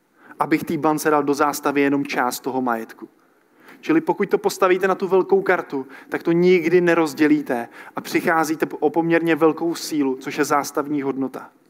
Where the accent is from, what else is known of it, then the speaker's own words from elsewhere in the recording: Kadaň, Ústí nad Labem Region, Czechia; Já jsem z Kadaně, 20 minut do Karlových Varů, hodinu do Ústí, hodinu do Prahy.